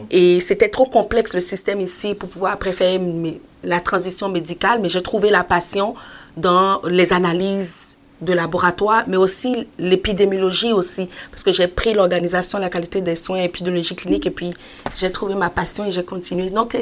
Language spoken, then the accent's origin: French; Gabon; moved away as an adult; also born or lived in Benin; now in Canada; Non, non, je ne suis pas née au Québec, je suis née au Bénin. J'ai grandi au Gabon, en Afrique centrale. Donc, je me dis souvent que je suis une citoyenne du monde. Et j'ai immigré au Québec vers l'âge de 18 ans et demi pour venir faire mon université.